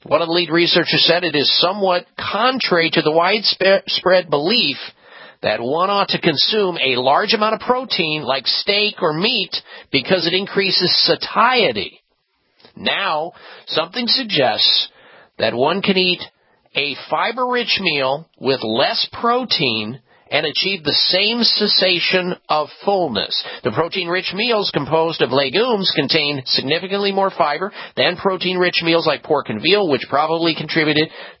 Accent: Midwest, United States; I got to tell you that growing up in the Midwest, I was weaned on meat three times a day.

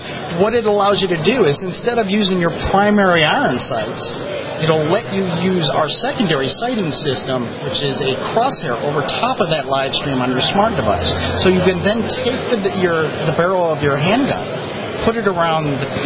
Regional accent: Florida, United States; And we're from Florida, too, so yeah, we have the castle law

